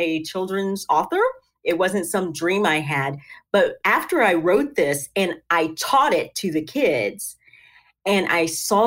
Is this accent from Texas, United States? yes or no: no; Tennessee, United States; Yeah, so I am from Tennessee. That's where I live. And I live in the Nashville area.